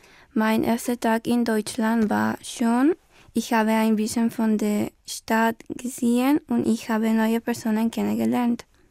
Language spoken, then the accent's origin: German; Bolivia; German is a second language; now in Germany; ich komme aus Bolivien. Ich bin in 2001 geboren. Ich lerne Deutsch